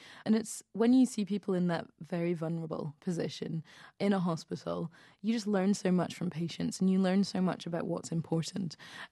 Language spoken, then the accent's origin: English; Scotland, United Kingdom; growing up in Scotland as well, being kind of the only mixed race family in this very small village